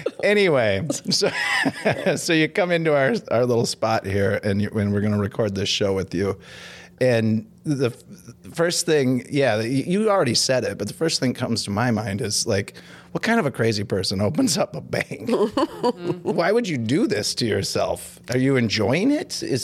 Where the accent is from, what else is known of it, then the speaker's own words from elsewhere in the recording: Elk River, Minnesota, United States; I grew up in Elk River, like rural, agrarian countryside, you know, and everybody lived on a farm.